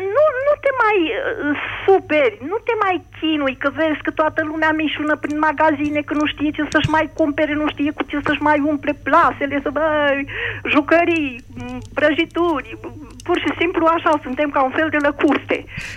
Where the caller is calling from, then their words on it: Piatra Neamț, Neamț County, Romania; din Piatra Neamț